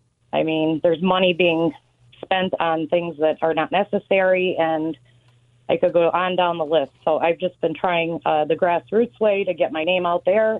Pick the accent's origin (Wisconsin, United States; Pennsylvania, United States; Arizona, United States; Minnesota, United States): Pennsylvania, United States; Scranton; Okay, so I am born and raised in Scranton. I grew up in Southside. We currently live in Westside.